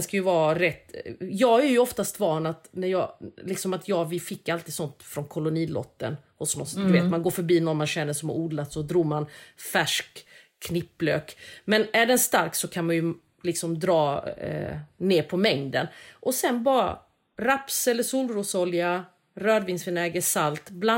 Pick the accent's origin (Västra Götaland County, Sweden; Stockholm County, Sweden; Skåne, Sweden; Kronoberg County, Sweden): Kronoberg County, Sweden; Växjö; de rätterna jag serveras där, eller som jag har vuxit upp med i Växjö